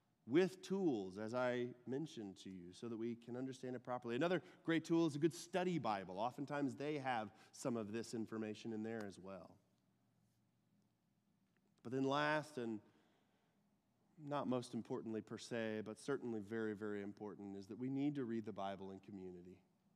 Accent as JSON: {"language": "English", "region": "Texas", "country": "United States", "accent": "twang", "said": "I'm from Texas originally. I don't know if you can tell by the twang, but I'm from Texas originally."}